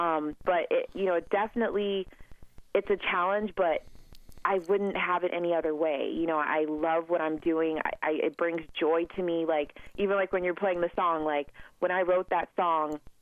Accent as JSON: {"language": "English", "country": "Nigeria", "tie": "born or raised there", "also_born_or_lived": "United States", "said": "it comes from my background, like being Nigerian. Like, you know, I also grew up in Nigeria. I was born in the U.S., but I actually grew up in Nigeria."}